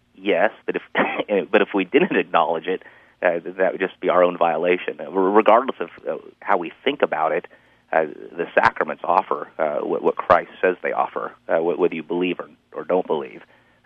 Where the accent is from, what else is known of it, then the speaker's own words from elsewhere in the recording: United States; We're American pragmatists.